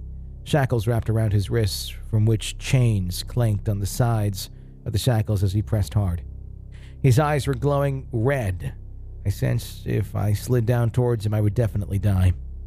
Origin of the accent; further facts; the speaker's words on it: the South, United States; Growing up in the South, we are all aware of slavery